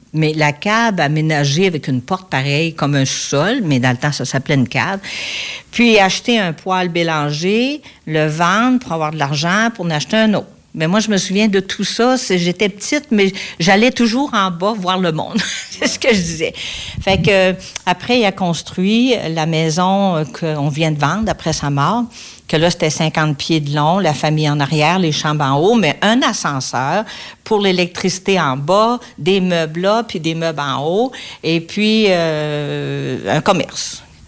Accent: Saint-Mathieu-de-Rioux, Quebec, Canada; Moi, j'ai grandi à Saint-Mathieu-de-Rioux, dans le Bas-Saint-Laurent. C'est entre Trois-Pistoles puis Rimouski, pour situer les gens à Rivière-du-Loup-Rimouski, à mi-chemin. Quatrième de 10 enfants.

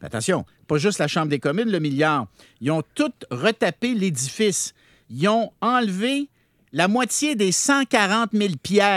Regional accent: Quebec, Canada; Je viens de l'Île-du-Port, moi, là.

